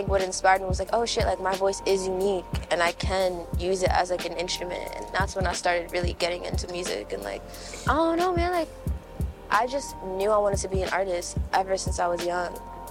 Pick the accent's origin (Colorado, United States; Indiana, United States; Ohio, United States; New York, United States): New York, United States; born there; I was born in New York.